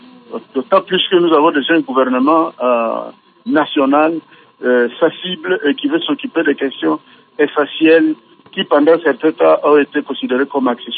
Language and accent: French; Ituri, DR Congo; Cette maladie est plutôt rare ici chez nous, au Congo